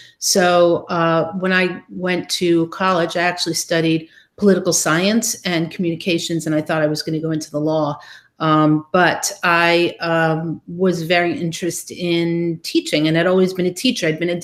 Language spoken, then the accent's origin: English; Brooklyn, New York, United States; I grew up in Brooklyn, New York. So I went back home after college and had a job in Manhattan